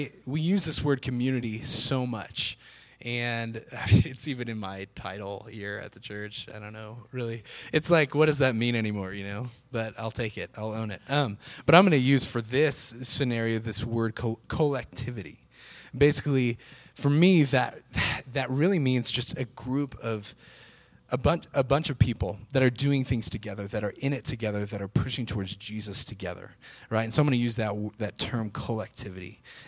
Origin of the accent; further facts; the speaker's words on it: Texas, United States; I'm from Texas, okay? So Texas, right smack dab in the middle of the Bible Belt.